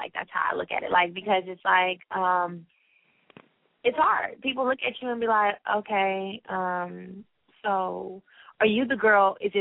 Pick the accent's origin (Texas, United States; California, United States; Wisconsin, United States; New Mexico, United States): California, United States; Los Angeles; You know, so it's like, I'm from Watts, so people don't. They're like, people don't look like that in Watts.